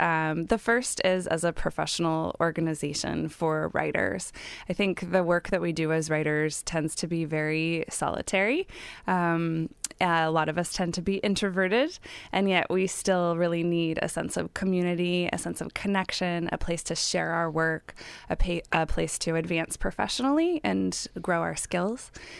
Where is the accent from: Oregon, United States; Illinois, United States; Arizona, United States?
Illinois, United States; Chicago; So I was born in Chicago and raised there, and then I ended up in the Pacific Northwest for college at Lewis and Clark.